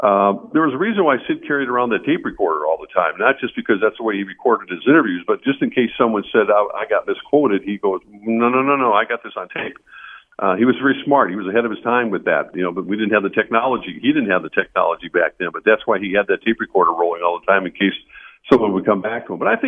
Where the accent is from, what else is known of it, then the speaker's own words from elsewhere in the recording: St. Louis, Missouri, United States; Because look, when I grew up in St. Louis, WCCO radio was on in my house 24 hours a day.